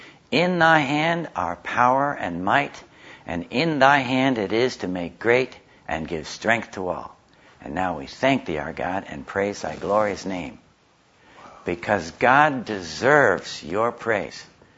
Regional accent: New York, United States; I'm from New York, and so we New Yorkers like our cheesecake.

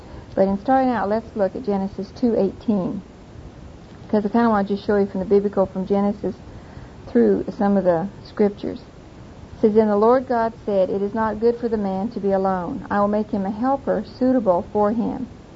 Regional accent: Oklahoma City, Oklahoma, United States; from Oklahoma City, and tonight we're going to be talking about the role of the wife.

